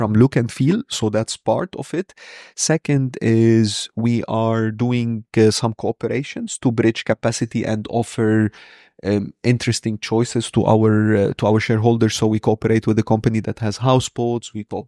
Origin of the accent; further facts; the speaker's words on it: Beirut, Beirut Governorate, Lebanon; English is a second language; moved away as an adult; I come from Lebanon, so I grew up in Beirut.